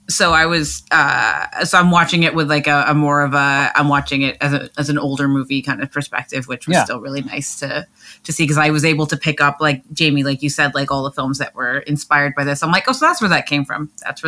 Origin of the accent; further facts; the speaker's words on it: Scarborough, Ontario, Canada; You know, I'm from Scarborough.